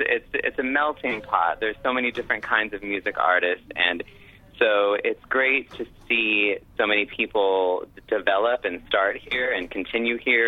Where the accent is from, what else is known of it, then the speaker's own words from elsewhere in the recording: Visalia, California, United States; now in Los Angeles, United States; Well, I am a music artist, and I came from Visalia, that's in California. And I moved to LA about 10 years ago to pursue music